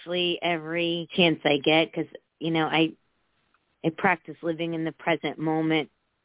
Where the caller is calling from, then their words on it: Connecticut, United States; from Connecticut.